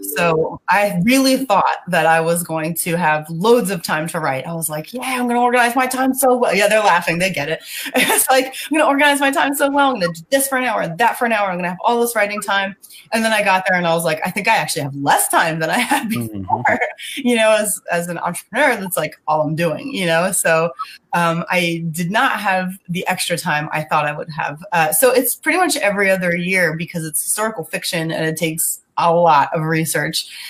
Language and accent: English; New Jersey, United States; Yeah, no, I'm from New Jersey.